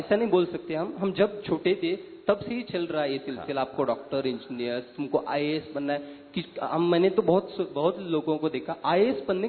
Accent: Pune, Maharashtra, India; मैं पुणे से हूँ।

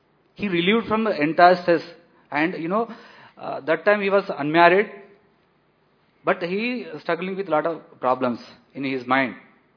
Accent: Telangana, India; Hindi is a second language; मैं तेलंगाना से हूँ

